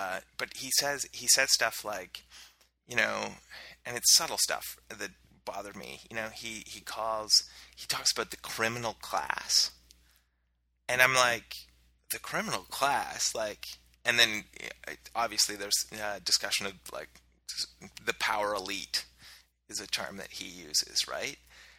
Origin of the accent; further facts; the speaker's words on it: Canada; because, you know, I'm Canadian, I've got healthcare, right?